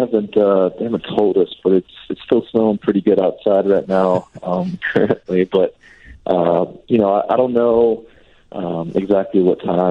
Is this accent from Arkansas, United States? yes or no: no; Lakeland, Florida, United States; born or raised there